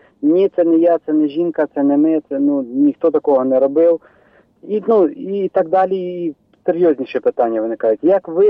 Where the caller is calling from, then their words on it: Kamianets-Podilskyi, Khmelnytskyi Oblast, Ukraine; я з Кам'янця-Подільського.